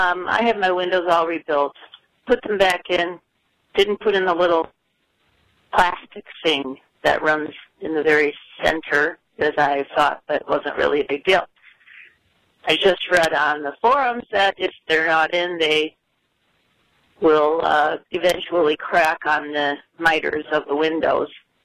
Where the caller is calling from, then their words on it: Schererville, Indiana, United States; I'm from Schererville, Indiana.